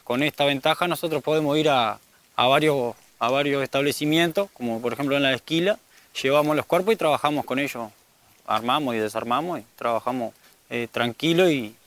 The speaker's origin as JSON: {"language": "Spanish", "town": "Los Cerrillos", "region": "Canelones", "country": "Uruguay", "said": "soy de Los Cerrillos, departamento Canelones"}